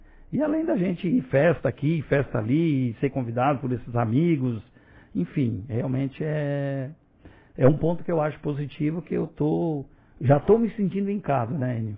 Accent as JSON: {"language": "Portuguese", "town": "Praia Grande", "region": "Santa Catarina", "country": "Brazil", "tie": "born or raised there", "said": "Então aquela região ali, Praia Grande, que foi da onde eu nasci. Inclusive eu sou da Cachoeira e o padre Helder é da Praia Grande. A Cachoeira é município de Praia Grande."}